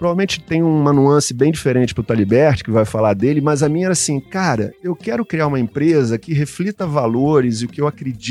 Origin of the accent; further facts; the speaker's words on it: Rio de Janeiro, Brazil; also born or lived in São Paulo / United States; Sou carioca. Tá. Mas já não moro há 15 anos no Rio.